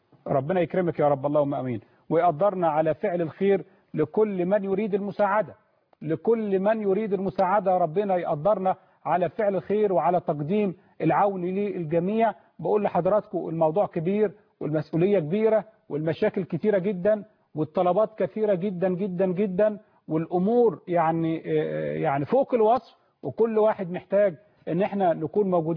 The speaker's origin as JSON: {"language": "Arabic", "country": "Egypt", "said": "واحنا جايين كلنا من مصر"}